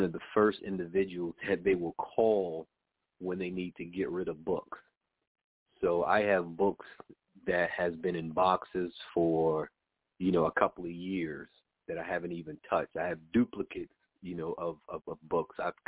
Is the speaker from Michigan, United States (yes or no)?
no; Newark, New Jersey, United States; not too far from where I grew up here in Newark